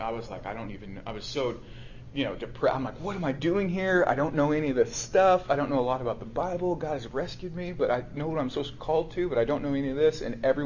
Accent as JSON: {"language": "English", "town": "Owosso", "region": "Oklahoma", "country": "United States", "tie": "born or raised there", "said": "But I grew up in Owosso, Oklahoma, the thriving mecca of Owosso, Oklahoma, suburb of Tulsa."}